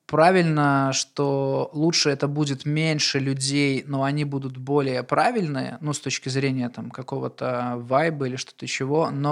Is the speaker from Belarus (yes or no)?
yes; Belarus; и я сам белорус. И в итоге я вернулся в Беларусь, заехал к родителям.